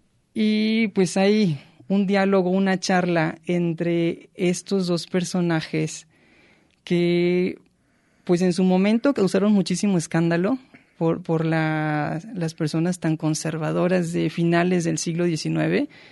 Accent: Sayula, Jalisco, Mexico; Les traigo ahora unos regalos de mi tierra. Yo soy del sur de Jalisco, de Sayula

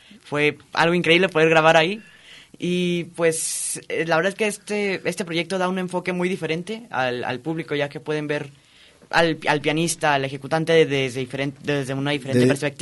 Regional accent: Guadalajara, Jalisco, Mexico; soy tapatío, orgullosamente.

